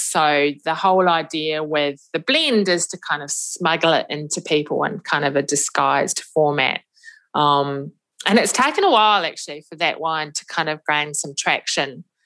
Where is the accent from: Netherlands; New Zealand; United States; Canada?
New Zealand; Being a Kiwi